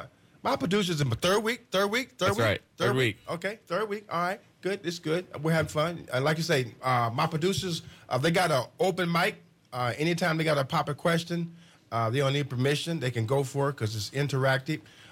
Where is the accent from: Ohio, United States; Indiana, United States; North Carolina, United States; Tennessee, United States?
Indiana, United States; Terre Haute; My hometown is Terre Haute. Went through four different high schools.